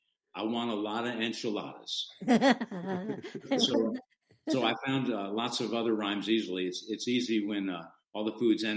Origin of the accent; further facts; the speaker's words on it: Connecticut, United States; also born or lived in Wisconsin / Texas; I grew up in Connecticut. And when I went to Wisconsin in the 70s, there was a Taco Bell down the street.